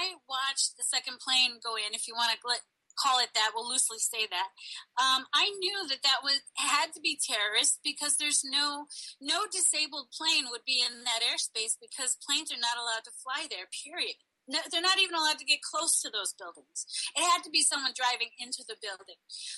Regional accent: Long Island, New York, United States; I grew up on Long Island. I graduated Long Beach High School in 1984. I have stood on top of the World Trade Centers as a little girl and looked out. And I understand the New Yorker perspective on this.

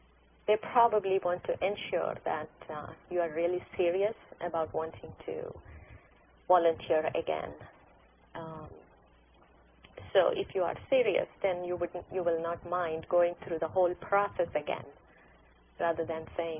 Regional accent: India; English is a second language; I was born and brought up in India.

